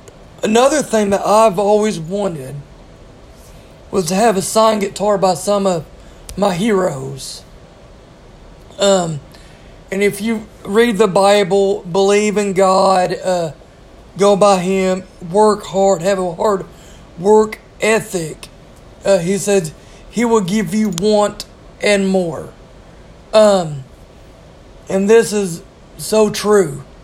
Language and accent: English; Arkansas, United States; I'm getting to the point where I'm from Fort Magazine, Arkansas.